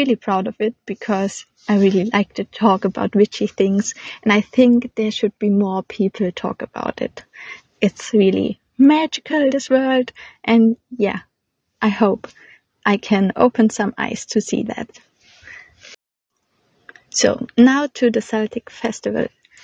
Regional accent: Germany; English is a second language; I'm 27, and as you can hear, I'm not English, I'm from Germany.

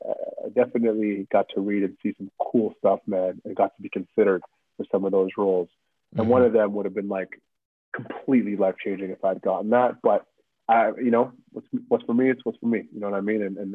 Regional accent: Canada; He is a Canadian. I'm a Canadian.

